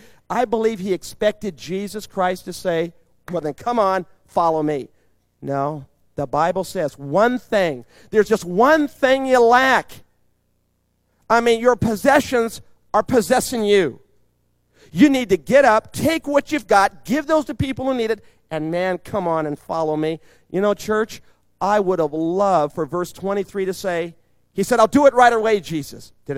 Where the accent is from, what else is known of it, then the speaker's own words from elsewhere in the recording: Mount Helix, California, United States; See, I've lived here all my life. I was raised on the Mount Helix area, went to Grossmont High School, got saved as a junior in high school down at the Civic Theater.